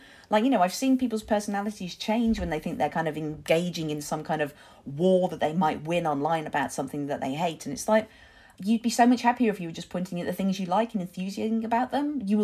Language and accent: English; Wolverhampton, West Midlands, United Kingdom; we were both in the Midlands. He's from Birmingham, I'm from Wolverhampton.